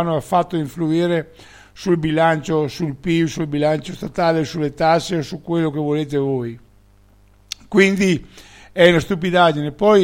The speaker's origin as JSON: {"language": "Italian", "region": "Veneto", "country": "Italy", "said": "noi dobbiamo partire chiaramente come Veneto Serenissimo Governo, come patrioti veneti, come esponenti di un popolo che vuole rifare la propria Repubblica"}